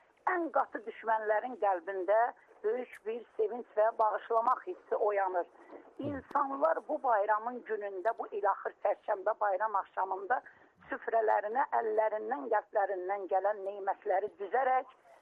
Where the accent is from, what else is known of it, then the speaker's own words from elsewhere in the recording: Zangilan District, Azerbaijan; Çünki mən özüm əslən Zənginanlıyam, mən Zəngilan rayonlanam. Yəni, demək istəyirəm, Araz qırağında yaşayan bir insanam.